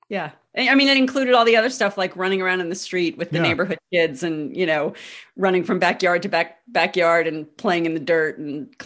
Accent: New York City, New York, United States; I grew up in New York City, and unlike most people in New York City, I grew up in a 4,000 plus square foot Victorian house in landmark neighborhood with a rose garden and a big front porch.

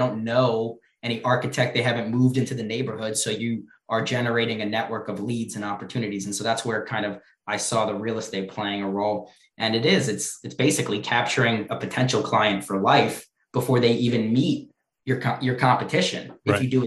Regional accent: New York, United States; So we launched in New York just because naturally I'm from New York.

